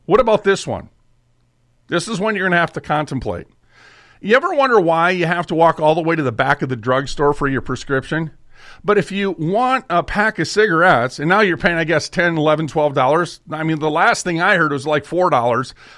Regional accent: Minnesota, United States; Well, I'm from Minnesota, right? And the state bird is a mosquito.

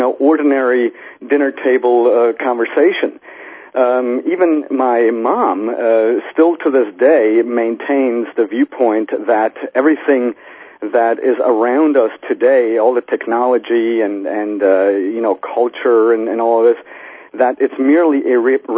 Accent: Switzerland; even though I come from a long line of Greek Americans, for part of my life I grew up in Switzerland.

